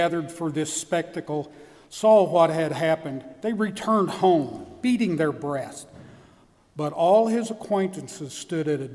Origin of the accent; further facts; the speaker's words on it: West Virginia, United States; because where I grew up in West Virginia, you either in the valley or walking up a hill to get out of it.